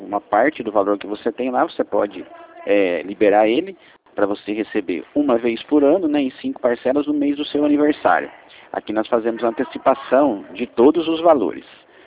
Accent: Mogi Guaçu, São Paulo, Brazil; Eu sou aqui de Mogi Guaçu mesmo, tá?

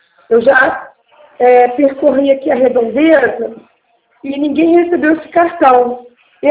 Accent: Petrópolis, Rio de Janeiro, Brazil; Eu sou de Petrópolis, estado

